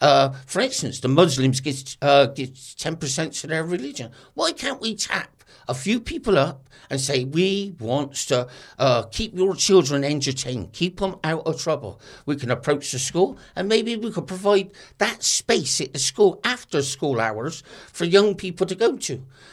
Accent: Bristol, South West England, United Kingdom; I was brought up in Noah West.

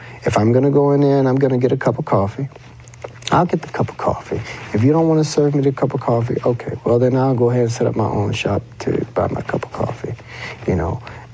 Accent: Miami, Florida, United States; And then growing up in Miami, the police officers there were by far probably some of the worst individuals you'll ever want to find

